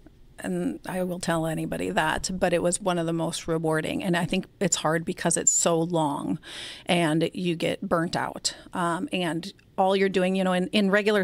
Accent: Minnesota, United States; I decided to do it and it wasn't easy, but it was a blast.

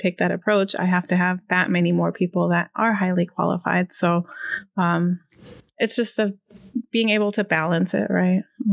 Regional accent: Germany; English is a second language; now in United States; I'm from Germany originally, so I joined the Air Force as a non-US citizen.

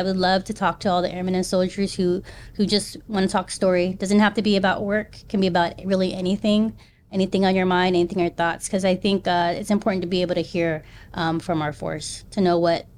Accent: Fort Hood, Texas, United States; also born or lived in Frankfurt, Germany / Kansas; We then ended out in Fort Hood, which is also now known as Fort Cavazos, Texas. And I call that home just because that's where I went to high school.

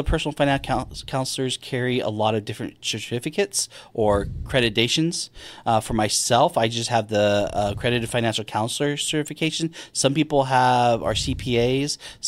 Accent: Las Vegas, Nevada, United States; I grew up in Las Vegas, Nevada

